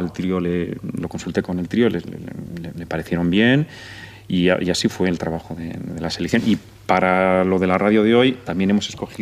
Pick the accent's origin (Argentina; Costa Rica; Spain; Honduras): Spain; Madrid, Community of Madrid; born there; soy nacido en Madrid, tengo raíces del norte en España, de Asturias y tal